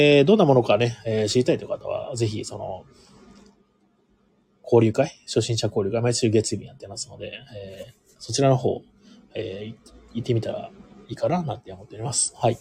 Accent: Ehime, Japan; 出身が愛媛県だっていうのもあるんですけど

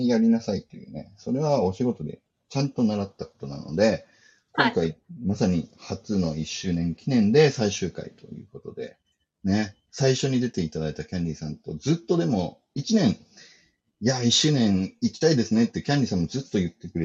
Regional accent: Aomori, Japan; also born or lived in Fukushima / Tochigi; もともとは福島で生まれて、7年間住んでて、小学校1年生で青森に行って、うん、7年間住んでて、栃木に行って7年間か6年かな。だから僕にとっては故郷がないんですよ。

